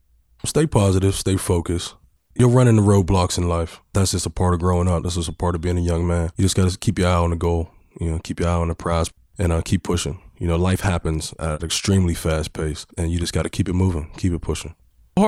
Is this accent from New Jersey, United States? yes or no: no; Garfield, Pennsylvania, United States; I was born and raised in Garfield, Kincaid Street.